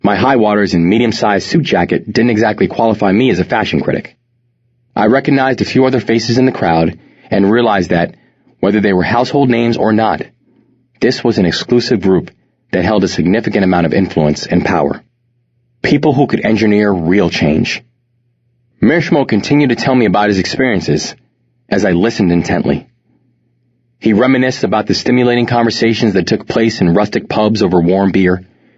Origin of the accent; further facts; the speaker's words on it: Bronx, New York, United States; born or raised there